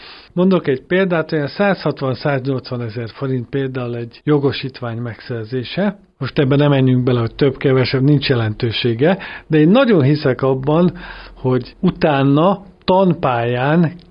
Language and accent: Hungarian; Tatabánya, Komárom-Esztergom, Hungary; én is egy vidéki ember vagyok, Tatabányán születtem, ott élek, és onnan jövök, megyek a világba.